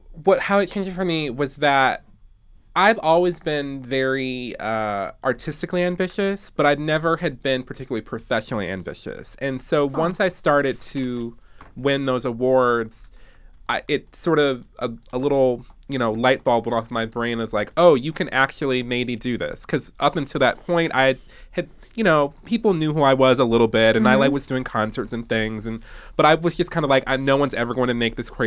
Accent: Detroit, Michigan, United States; So that's like really funny because I am from Detroit, Michigan, originally. And I grew up sort of playing piano and singing in choirs

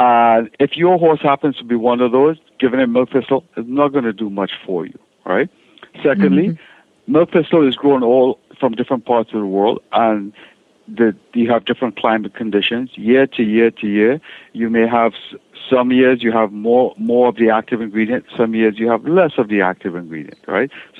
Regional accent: Trinidad & Tobago; I'm from Trinidad originally.

